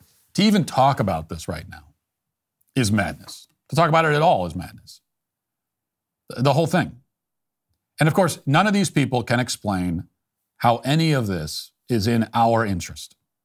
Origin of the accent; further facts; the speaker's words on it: United States; As an American citizen, as a father, a husband, all the things I have to worry about every day